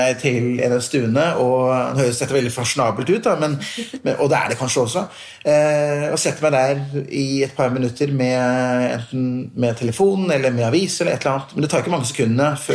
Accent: Lillehammer, Innlandet, Norway; also born or lived in London / Islamabad; jeg vokste opp på Lillehammer, men født i London, tilbrakte noe av barndommen i Islamabad i Pakistan, da foreldrene mine ønsket å bo der, og så flyttet vi tilbake til Lillehammer igjen, og etter at jeg flyttet hjemmefra og studerte, som var i England

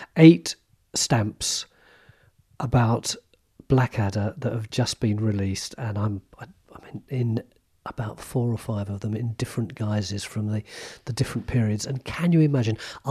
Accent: London, United Kingdom; put on a posh voice to try and obscure the fact that we came from East London.

